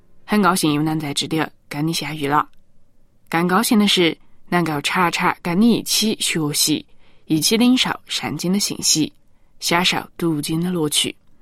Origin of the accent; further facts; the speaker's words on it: China; 我们中国人都是比较好客呢，所以接待客人这件事似乎是不用说明，大家都晓得了。